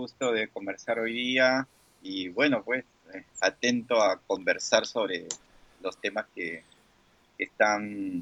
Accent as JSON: {"language": "Spanish", "country": "Peru", "said": "O a principios de los 2010, 2011, 2012, en mi país, ¿no?"}